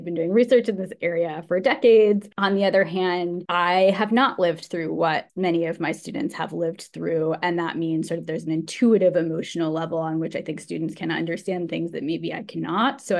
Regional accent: East Coast, United States; So I am a white U.S. born woman identified person, and I grew up in the East Coast

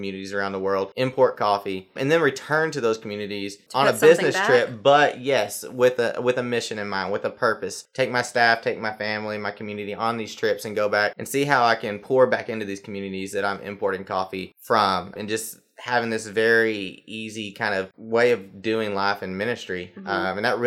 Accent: Arkansas, United States; now in Seattle, United States; This is why I'm here in Seattle. I'm from Arkansas.

